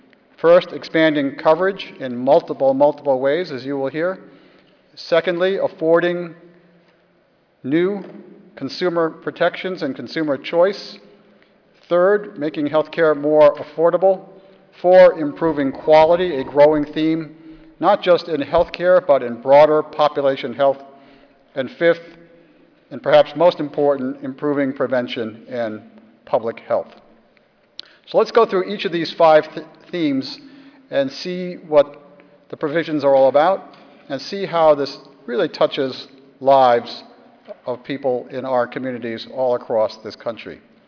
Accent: Massachusetts, United States; I'm from Massachusetts, and I'm very proud to see how Massachusetts passed health reform in 2006

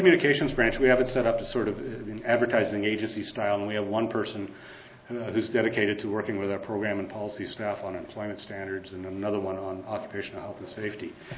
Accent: Canada; And yes, because we are Canadian, we do it in two official languages.

